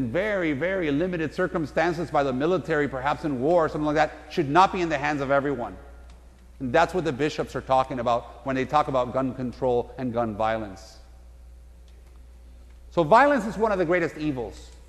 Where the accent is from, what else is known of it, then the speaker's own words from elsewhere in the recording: Miami, Florida, United States; You know, I grew up in Miami, and I've been in South Florida since I was 7 years old